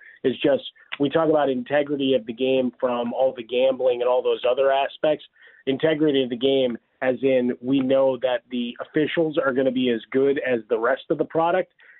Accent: Chicago, Illinois, United States; Brother, I grew up in Chicago. I don't trust anybody.

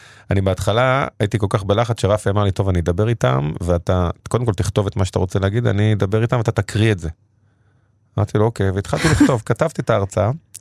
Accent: Bnei Brak, Tel Aviv District, Israel; עכשיו גדלתי בעיר בני ברק, פרדס קאסי שכונה בעיר, אני עד כיתה ח' הייתי בבית ספר דתי.

